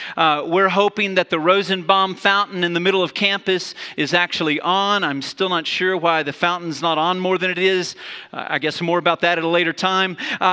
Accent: Wichita Falls, Texas, United States; born there; I was born in Hardscrabble, Texas, Wichita Falls by name.

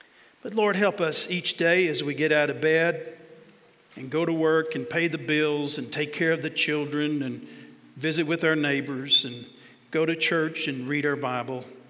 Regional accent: Jacksonville, Texas, United States; He lived in Dallas, about 150 miles away from my hometown of Jacksonville, Texas.

